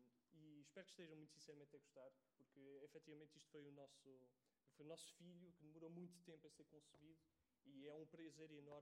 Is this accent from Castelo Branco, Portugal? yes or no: yes; Castelo Branco, Portugal; eu sou de uma aldeia perto da Covilhã